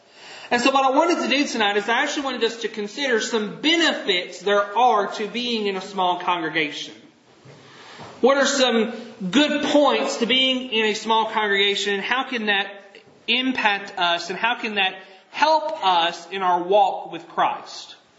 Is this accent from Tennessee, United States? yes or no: yes; Tennessee, United States; Growing up in West Tennessee, it's not uncommon for at least half your congregation to have a 30-minute drive or more to the church building because of how spread out congregations are.